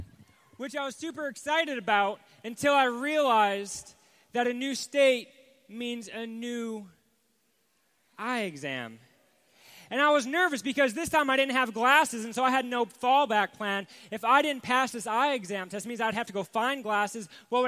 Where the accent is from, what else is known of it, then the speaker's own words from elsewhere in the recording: Ohio, United States; And I grew up in Ohio, and it was just kind of this thing. Yep, that's the state.